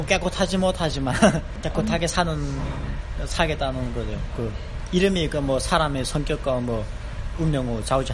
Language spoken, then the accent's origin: Korean; North Korea; born or raised there; now in South Korea